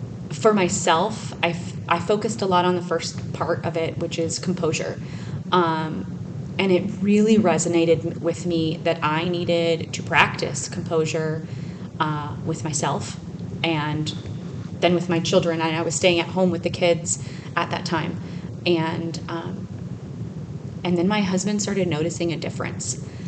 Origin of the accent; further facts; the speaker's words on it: Arizona, United States; Hey, everybody. … I'm from Arizona